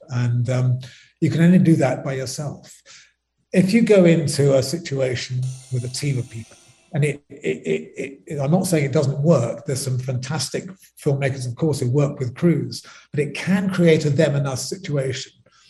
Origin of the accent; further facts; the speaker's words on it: United Kingdom; I was brought up in Britain. I've got very British attitudes